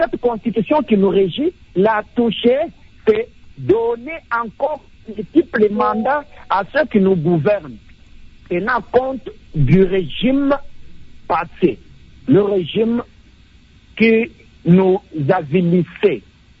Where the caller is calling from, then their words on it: Kanyoka, Kasaï-Central, DR Congo; de Kanyoka dans le Kassai central.